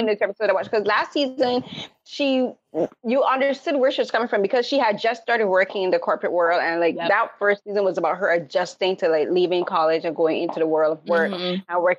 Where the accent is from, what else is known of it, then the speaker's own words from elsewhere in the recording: Barbados; I was raised in the Caribbean from Barbados.